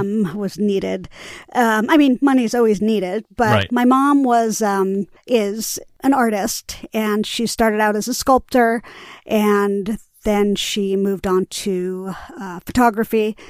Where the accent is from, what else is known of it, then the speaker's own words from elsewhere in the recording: New York City, New York, United States; I grew up in Greenwich Village on McDougal Street between Bleecker and Houston in a secret garden called the McDougal Sullivan Gardens.